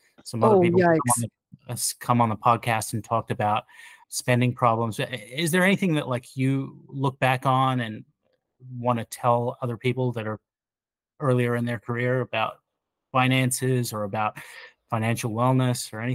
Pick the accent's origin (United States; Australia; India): Australia; I grew up in Australia.